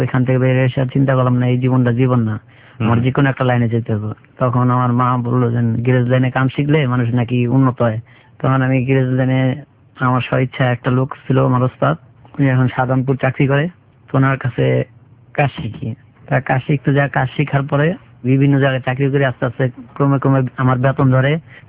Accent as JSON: {"language": "Bangla", "town": "Dhaka", "region": "Dhaka Division", "country": "Bangladesh", "tie": "born there", "said": "আমার জন্ম ঢাকাতেই, মান্ডাতেই, আর আমার জেলা হচ্ছে শরীয়তপুর।"}